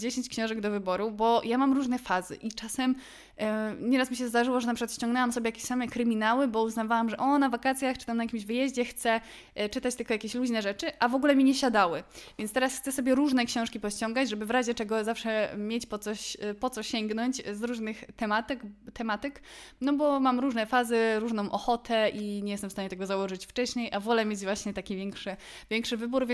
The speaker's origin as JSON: {"language": "Polish", "town": "Kraków", "region": "Lesser Poland", "country": "Poland", "said": "bo ja pochodzę z Krakowa i mieszkam w Krakowie."}